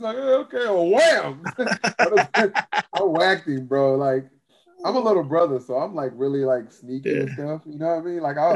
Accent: Tulsa, Oklahoma, United States; I remember all those fights other than the first one, all those were in Tulsa. So I was the hometown, and this is my first time really traveling as a fighter for real.

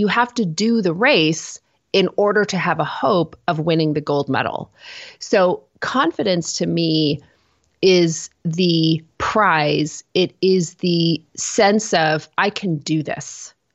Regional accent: United Kingdom; now in Canada; When I was a teenager, you know, I grew up in a household. We immigrated to Canada from the United Kingdom. I'm a biracial woman.

